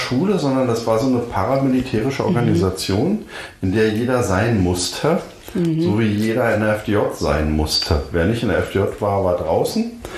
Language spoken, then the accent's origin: German; East Germany, Germany; ich als Ossi bin mit den Ostdeutschen immer sehr, sehr unzufrieden